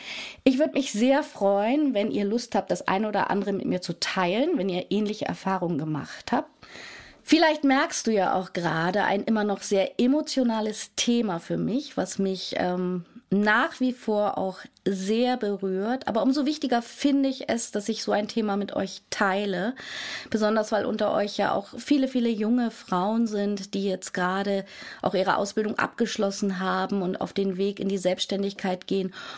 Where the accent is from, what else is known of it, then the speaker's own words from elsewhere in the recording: Hamburg, Germany; Ich lebe wieder in meiner Heimatstadt Hamburg.